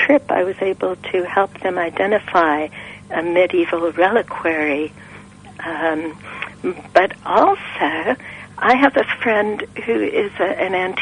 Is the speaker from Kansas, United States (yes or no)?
no; Detroit, Michigan, United States; moved away; I'm from Detroit